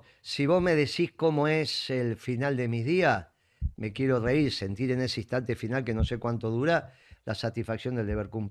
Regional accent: Argentina; nosotros, vos y yo, somos argentinos y bien nacionalistas

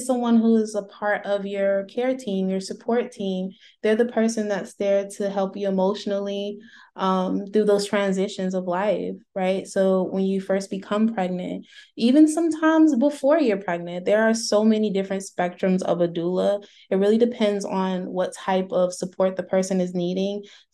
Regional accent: Augusta, Georgia, United States; also born or lived in New York; Hi everyone … I am born and raised in Augusta, Georgia, and spent quite a few time, maybe like a little over 2 years in New York.

